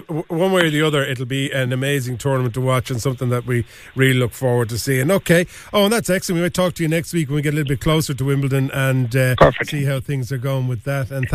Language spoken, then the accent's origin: English; Bray, Leinster, Ireland; now in Greystones, Ireland; because I'm from Bray originally, living in Greystones now